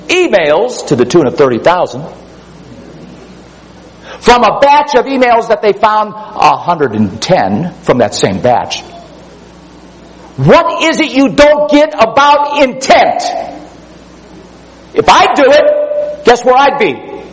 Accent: Cleveland, Ohio, United States; I still have a hard time digesting the event that occurred in my hometown, Cleveland

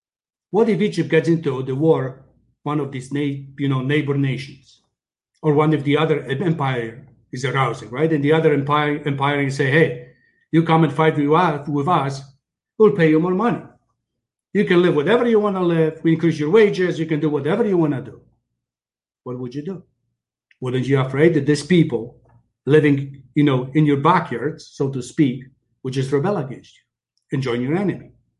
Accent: Poland; moved away; let's say like me, I came from Poland

